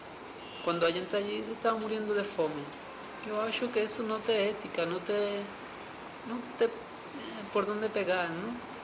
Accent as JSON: {"language": "Portuguese", "region": "Extremadura", "country": "Spain", "second_language": "Portuguese", "said": "Há um cantautor da minha terra, de Extremadura, não? Mas também acho que sou extremeño"}